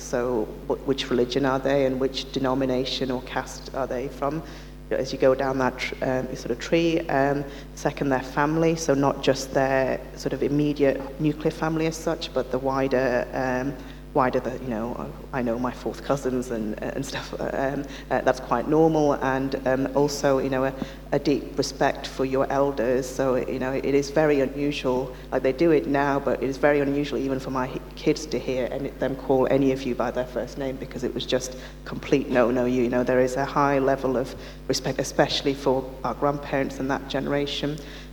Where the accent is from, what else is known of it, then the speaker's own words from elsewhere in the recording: Blackpool, North West England, United Kingdom; also born or lived in India; I was born in Blackpool, but my parents had just come to the country. So when I was about 6 months old, I went back to India and I lived with my grandparents and sort of extended family till I was six.